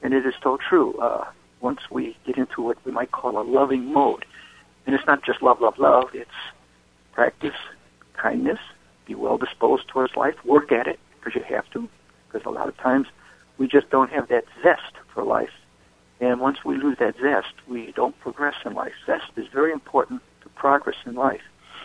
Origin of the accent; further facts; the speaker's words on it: Chicago, Illinois, United States; It's almost 70 degrees, and I'm from Chicago, and I like the cold.